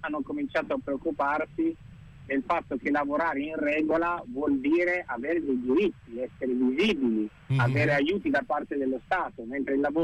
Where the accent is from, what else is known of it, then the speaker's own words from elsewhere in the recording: Bologna, Emilia-Romagna, Italy; Da Bologna, sì, sono bolognese.